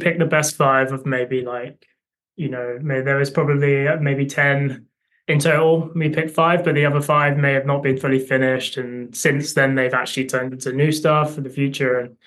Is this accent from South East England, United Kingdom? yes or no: yes; Brighton, South East England, United Kingdom; we're from Brighton and they've been kicking around here for like a long time